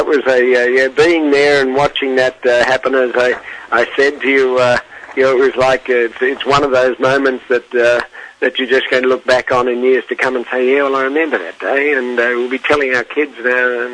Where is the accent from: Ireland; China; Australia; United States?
Australia; Moree, New South Wales; I'm a boy from the bush. I'm from Moree